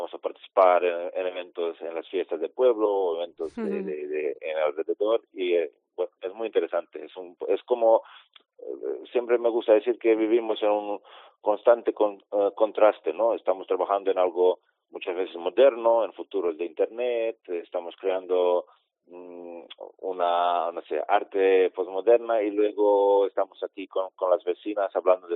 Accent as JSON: {"language": "Spanish", "country": "Serbia", "second_language": "Spanish", "said": "yo soy originalmente de Serbia, de Balcanes, de Yugoslavia"}